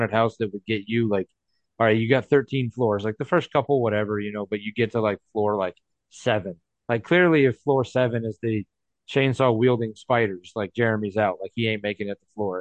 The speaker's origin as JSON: {"language": "English", "town": "Memphis", "region": "Tennessee", "country": "United States", "tie": "born or raised there", "moved": "yes", "lives_now": "Atlanta, United States", "said": "I growing up in Memphis, I heard about it, and then I moved to Atlanta and I heard about it."}